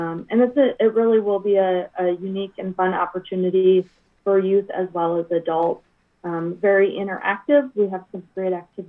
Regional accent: Texas, United States; now in Story County, United States; I am a recent graduate from Sam Houston State University, and I was born and raised in Texas. So Iowa's ag and natural resources are a little different than what I'm used

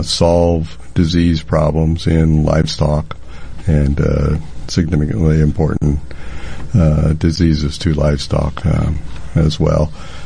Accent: Atlantic, Iowa, United States; Even in my hometown of Atlantic, I found a 1915 article

